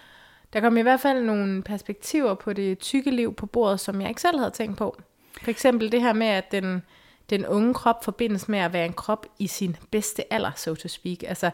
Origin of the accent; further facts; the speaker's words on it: West Jutland, Denmark; Jeg er mor. Jeg er hvid. Jeg er vestjyde. Jeg er ciskønnet.